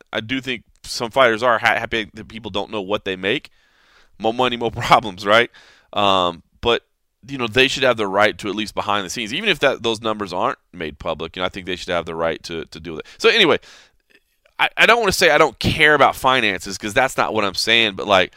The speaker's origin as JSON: {"language": "English", "town": "Dallas", "region": "Texas", "country": "United States", "tie": "born or raised there", "said": "I grew up in Dallas. I'm a Cowboys fan."}